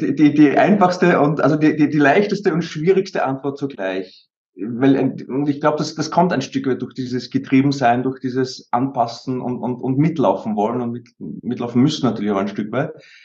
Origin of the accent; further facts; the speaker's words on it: Vienna, Austria; die ganz ersten Jahre, also wirklich frühe Kindheit, waren tatsächlich noch in Wien. Also ich bin auch in Wien aufgewachsen die ersten paar Jahre. Wir sind aber auch dann sehr schnell aufs Land rausgezogen.